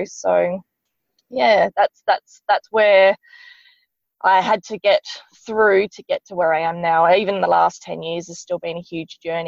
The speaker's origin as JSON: {"language": "English", "town": "Andamooka", "region": "South Australia", "country": "Australia", "tie": "born or raised there", "said": "You know, I was actually free to go back to my hometown of Andamooka."}